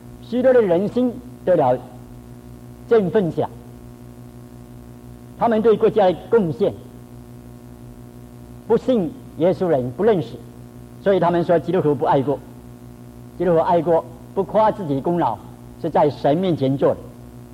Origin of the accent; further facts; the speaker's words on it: China; 我们是中国人，看一个英国的